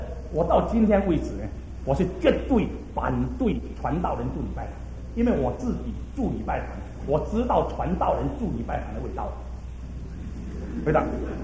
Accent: Singapore; 因为我是新加坡人

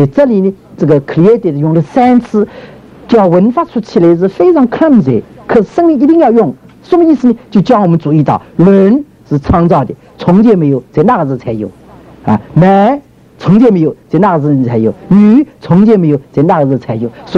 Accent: China; 我们中国人都晓得起初，一说起初当然自己世界的起初

